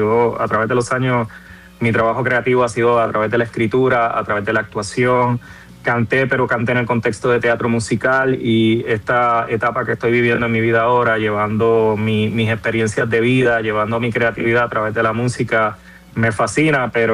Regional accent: Puerto Rico; En mi tierra, Puerto Rico, falta ver, porque Puerto Rico sabe que es la cuna del reggaetón.

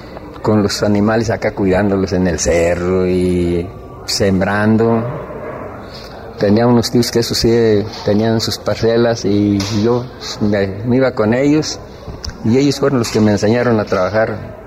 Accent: San José Parangueo, Guanajuato, Mexico; born there; Nací aquí en San José Parangueo, Guanajuato.

